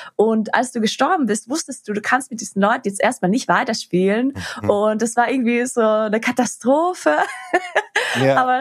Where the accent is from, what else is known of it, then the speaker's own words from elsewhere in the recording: Trentino-Alto Adige, Italy; accent: South Tyrolean dialect; Vor allem auch, wenn ich Hochdeutsch rede, weil normal habe ich einen Dialekt. Ich bin aus Südtirol eigentlich. Und ich habe einen krassen Dialekt. Und ja, wenn ich dann Hochdeutsch rede, muss ich mich echt konzentrieren.